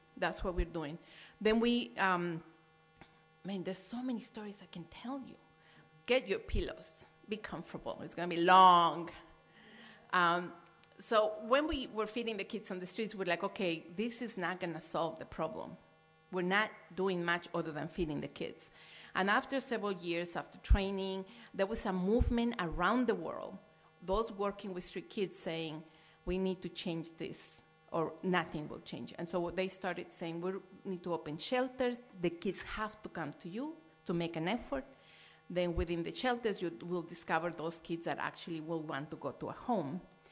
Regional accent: Mexico City, Mexico; also born or lived in Chihuahua; I'm from Chihuahua, but I grew up in Mexico City.

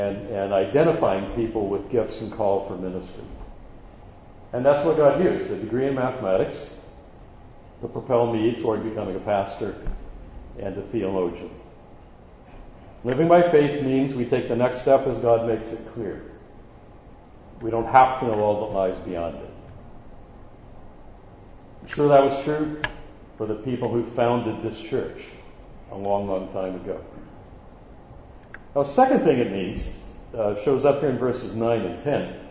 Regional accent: Bloomington, Indiana, United States; moved away as an adult; now in Toronto, Canada; My wife and I are American Canadians. It was 37 years ago this past January that we immigrated from Bloomington, Indiana, to Toronto

